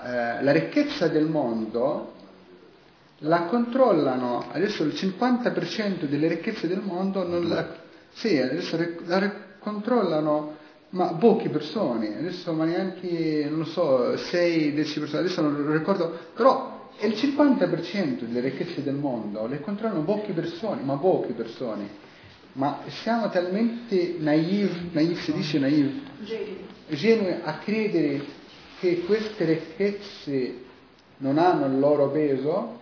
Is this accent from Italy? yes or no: no; Gaza, Gaza Strip, Palestine; Italian is a second language; Un giorno era sempre guerra da parte mia, sono da Gaza, quindi sempre guerra.